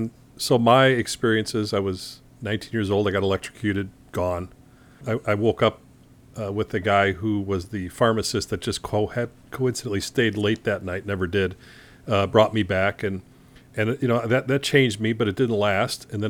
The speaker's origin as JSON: {"language": "English", "town": "Chicago", "region": "Illinois", "country": "United States", "said": "Listen, I came from Chicago."}